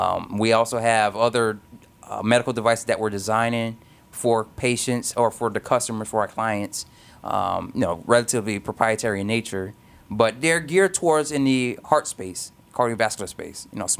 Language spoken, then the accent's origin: English; Miami, Florida, United States; So I'm originally from Miami, Florida.